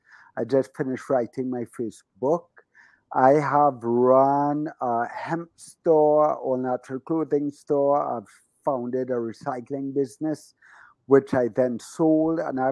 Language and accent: English; Trinidad & Tobago; I was born in Trinidad, and I've spent most of my life in Trinidad, other than traveling and so on. But my mom's ancestry is Irish, and my dad's family's Syrian, Middle Eastern. And I spent the majority of my life here. I went to university in Florida